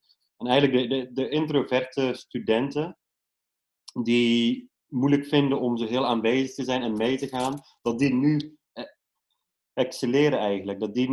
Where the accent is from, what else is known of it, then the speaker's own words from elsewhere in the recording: Netherlands; ik ben een Nederlander, ik kan niet naar Holland gaan nu, als ik zou willen.